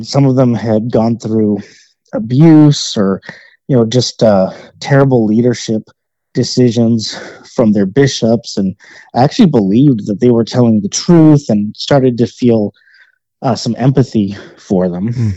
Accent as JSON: {"language": "English", "region": "Texas", "country": "United States", "tie": "born or raised there", "said": "I wasn't born here, but I was raised in Texas, and so I never really had that Utah culture as part of my upbringing."}